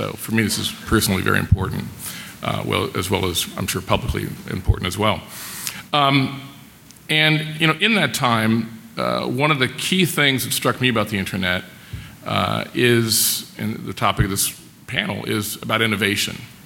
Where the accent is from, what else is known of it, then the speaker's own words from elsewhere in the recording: Boston, Massachusetts, United States; It's not a wicked problem because I'm from Boston and we like to say wicked in front of things.